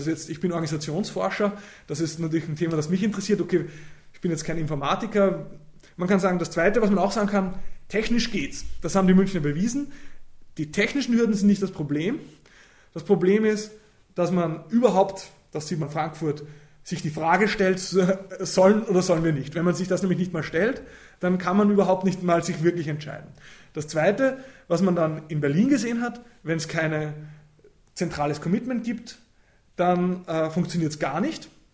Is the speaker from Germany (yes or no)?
no; Linz, Upper Austria, Austria